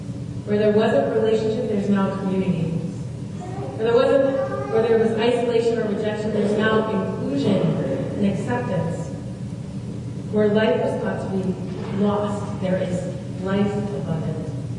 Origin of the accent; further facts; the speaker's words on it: United States; As an American traveling to Kenya, I had bought a plane ticket.